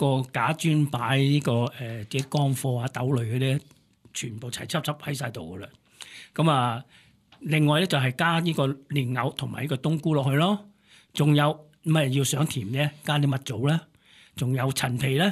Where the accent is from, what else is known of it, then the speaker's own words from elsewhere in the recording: China; 尤其是我哋中國人咧，我哋中國人咧就最中意飲湯水